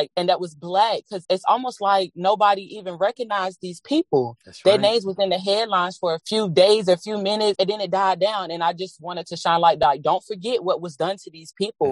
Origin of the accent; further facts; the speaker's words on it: Elizabeth City, North Carolina, United States; I'm originally from Elizabeth City, the 252.